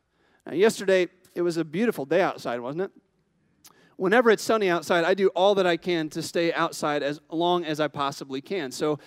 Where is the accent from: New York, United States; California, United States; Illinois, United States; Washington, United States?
Illinois, United States; Quad Cities; Now, I grew up in Western Illinois along the Mississippi River, farming country, right? I grew up in the city, but a relatively small city compared to like Milwaukee, right?